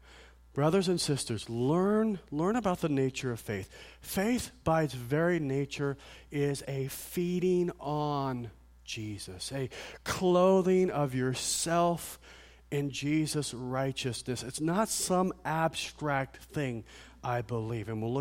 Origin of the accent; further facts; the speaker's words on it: Ireland; I'm Irish, so I know.